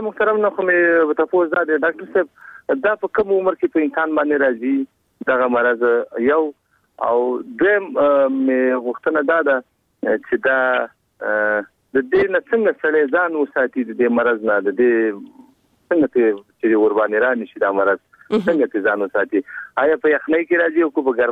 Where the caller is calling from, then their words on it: Laghman, Afghanistan; د لغمان ولایت نه تاسو سره په تماس کې